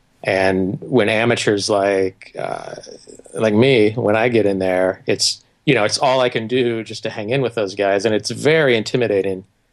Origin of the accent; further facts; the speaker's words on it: Indiana, United States; I grew up in the Midwest in Indiana